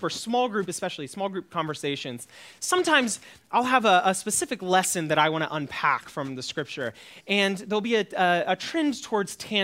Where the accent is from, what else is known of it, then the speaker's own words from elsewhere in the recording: United States; And I say that as an American who only knows one language